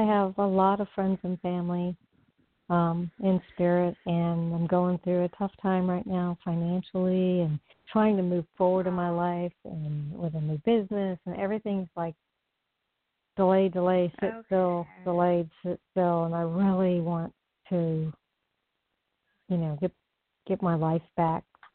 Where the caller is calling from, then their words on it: Florida, United States; I'm calling from Florida.